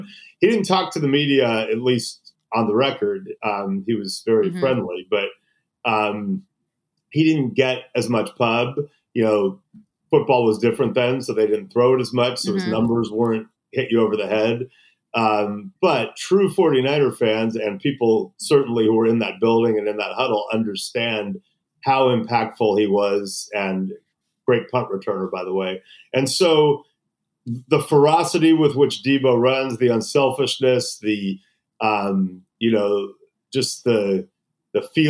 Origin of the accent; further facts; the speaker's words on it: San Francisco, California, United States; born there; I was born in San Francisco.